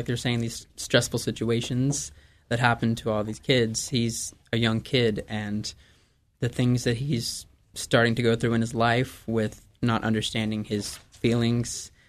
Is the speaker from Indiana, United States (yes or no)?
yes; Indiana, United States; Actually, I'm from Indiana.